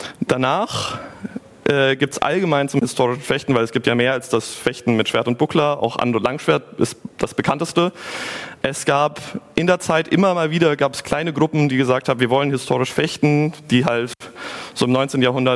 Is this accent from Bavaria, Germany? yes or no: no; Hamburg, Germany; Ich komme aus Hamburg